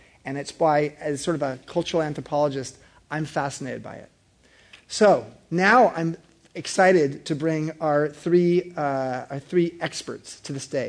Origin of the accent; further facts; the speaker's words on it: United States; being an American and experiencing Islam in a whole different way